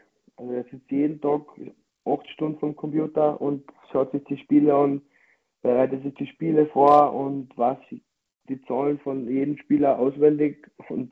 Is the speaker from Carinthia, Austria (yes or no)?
yes; Bleiburg, Carinthia, Austria; was einfach Bleiburg, meine Heimat, einfach nicht zu bieten hat